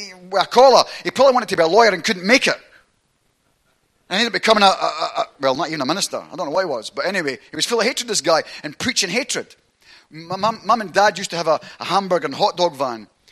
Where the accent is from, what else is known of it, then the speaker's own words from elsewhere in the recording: Scotland, United Kingdom; my background, you know, I'm Scottish, right? But I had a grandfather who was Irish, right? Right? Northern Ireland, right? He was Northern Irish. My grandmother was Italian, right?